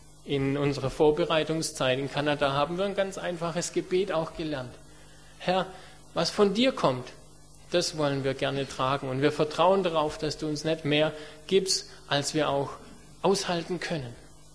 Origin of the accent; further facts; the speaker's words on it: Germany; ich war spät dran, ich bin Deutscher, ich will pünktlich sein.